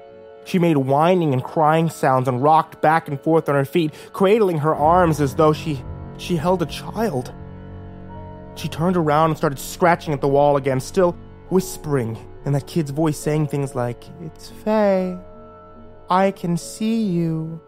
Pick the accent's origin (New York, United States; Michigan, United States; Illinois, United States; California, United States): California, United States; Shut up, I'm from California, where God pays attention.